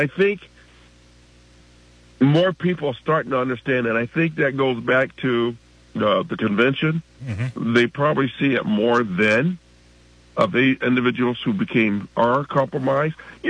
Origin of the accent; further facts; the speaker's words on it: Connecticut, United States; And I came from Connecticut.